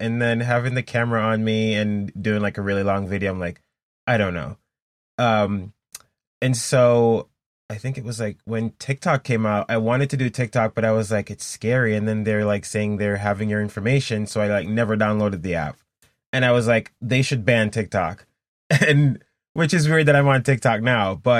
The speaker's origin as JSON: {"language": "English", "country": "Jamaica", "tie": "born or raised there", "moved": "as an adult", "lives_now": "United States", "said": "So I was born and raised in Jamaica. I moved to the US like about 10 years ago, I want to say, and I was living in Virginia Beach for like 5 years. And then I moved to Maine"}